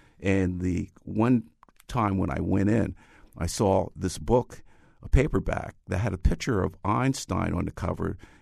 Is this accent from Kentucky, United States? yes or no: no; New York City, New York, United States; I grew up in the Bronx, and this was from 1945 through 1955, when my father came back from the Second World War.